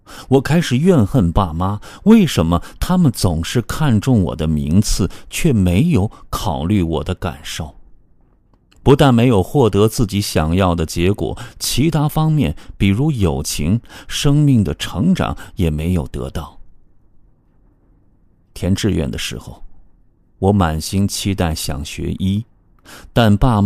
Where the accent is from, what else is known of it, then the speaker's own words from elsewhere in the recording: Shandong, China; 我出生在山东一个小县城，小时候爸妈忙工作，经常锁门而去，留我一个人在家